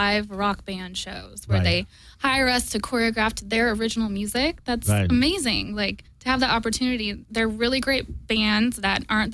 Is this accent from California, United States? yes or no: yes; Yucca Valley, California, United States; now in Los Angeles, United States; Yucca Valley, California, Josh Tree area.